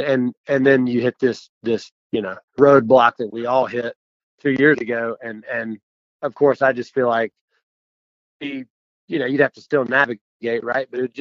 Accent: Greenville, South Carolina, United States; also born or lived in Atlanta, United States; it's kind of reminds us of how we grew up outside of Greenville, South Carolina. We grew up kind of on a small farm

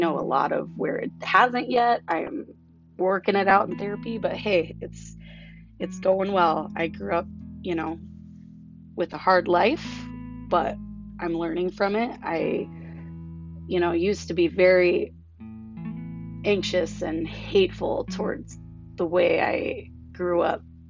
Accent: Anchorage, Alaska, United States; So growing up in Anchorage, Alaska was pretty amazing. Actually, it's beautiful there.

